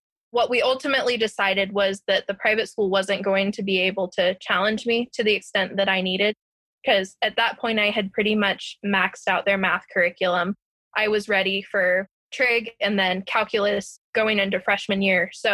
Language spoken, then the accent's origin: English; Kansas, United States; In my state, I'm from Kansas.